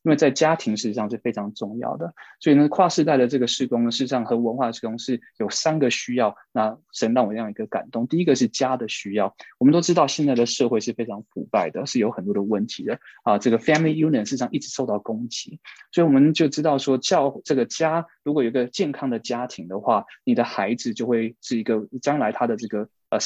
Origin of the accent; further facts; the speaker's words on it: Canada; also born or lived in Taiwan; 我是在台湾出生的，然后呢，小学的时候全家移民到加拿大，所以我不是 ABC，但是又不是 OBC